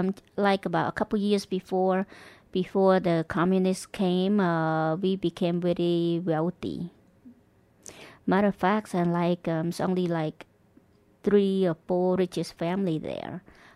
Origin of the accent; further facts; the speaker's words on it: Battambang, Cambodia; also born or lived in Phnom Penh; I was born in Phnom Penh, and then we moved. I was born there, and I lived there for like a few months. And then we moved to Battambang, and we lived there a couple years.